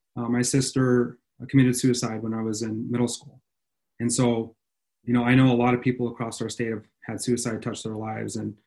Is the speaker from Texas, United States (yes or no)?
no; Ronan, Montana, United States; My background is I grew up in Ronan, Montana, bucking bales and changing pipes for my neighbors.